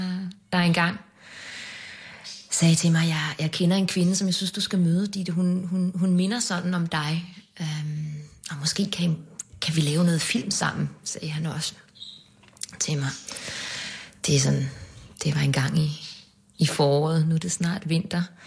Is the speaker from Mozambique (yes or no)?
yes; Mozambique; now in Denmark; jeg er opvokset i Mozambique i det sydlige Afrika